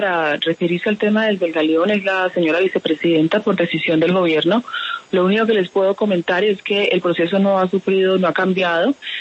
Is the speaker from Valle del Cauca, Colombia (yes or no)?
yes; Valle del Cauca, Colombia; Soy una mujer del Valle del Pacífico.